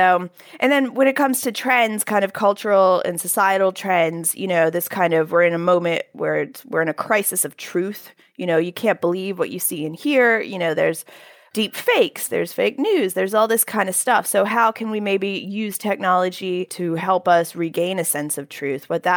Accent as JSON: {"language": "English", "town": "Fairfax", "region": "Virginia", "country": "United States", "tie": "born or raised there", "also_born_or_lived": "Pittsburgh / Manhattan / China", "moved": "as an adult", "lives_now": "United Kingdom", "said": "I was born in Pittsburgh, but raised in Fairfax, Virginia, right outside Washington, D.C. And then I went to college in Manhattan, and then I moved to China"}